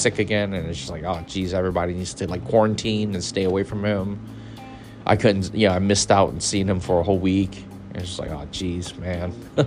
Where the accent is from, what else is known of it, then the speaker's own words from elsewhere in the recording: California, United States; because like my whole life growing up in the Bay Area, I have never seen that before. Mount Diablo, Mission Peak, never heard or seen or heard there was snow up there before.